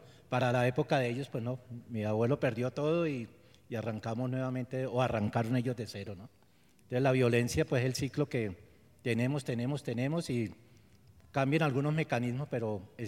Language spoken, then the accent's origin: Spanish; Cali, Valle del Cauca, Colombia; Yo soy de Cali, el Valle del Cauca.